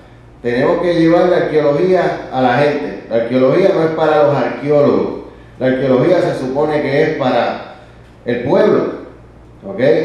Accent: Río Piedras, Puerto Rico; yo soy nacido y criado en Río Piedra. De hecho, hoy, ahora que me mudé para allá, es la primera vez que vivo en una casa. Yo siempre había vivido en edificios.

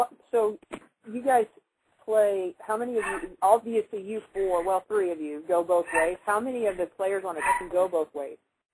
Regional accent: Wichita, Kansas, United States; and then I'm from Wichita, Kansas, and they dropped the football program at that college and haven't even looked back.

